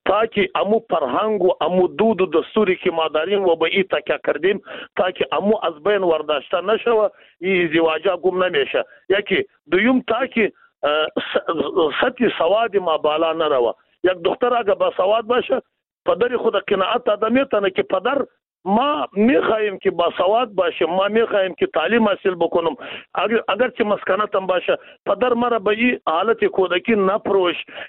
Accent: Afghanistan; ما و شما از افغانستان هستیم،

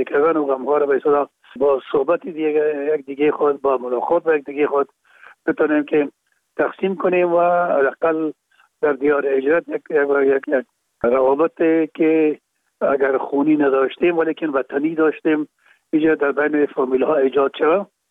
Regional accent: Kabul, Afghanistan; در کابل، شهید کابل به دنیا آمدیم. اصل ما زرکخانه کابل است و خود ما چون پدر ما باز از زرکخانه به شهید انتقال شدن، موجه در شهید کابل به دنیا آمده و موجه مکتب خواندیم

